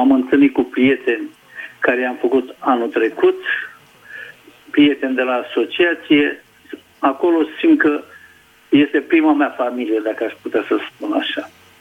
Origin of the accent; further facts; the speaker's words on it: Bucharest, Romania; și sunt din București.